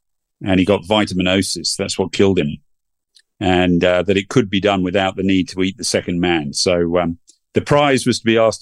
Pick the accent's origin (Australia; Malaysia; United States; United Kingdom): Malaysia; I grew up in Malaysia as a young child.